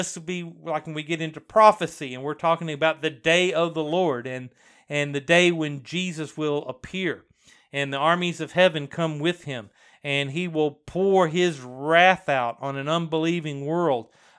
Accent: United States; Especially here in this country, because we are Americans, right? Now, I'm American

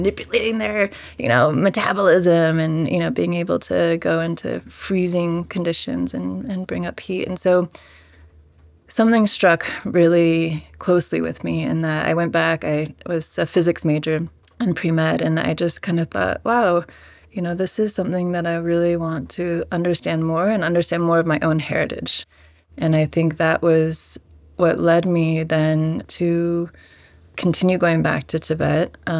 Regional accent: Colorado, United States; I was interested in extreme conditions of the body, weightlessness, high altitude growing up in Colorado.

